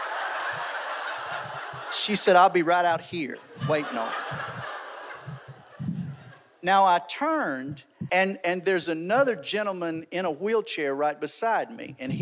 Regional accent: Conehatta, Mississippi, United States; Now, I'm from Conahatta, Mississippi, and we don't have no tendering going on in Conahatta.

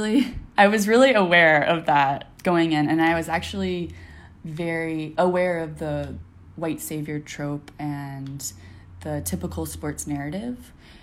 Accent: Memphis, Tennessee, United States; I'm from Memphis.

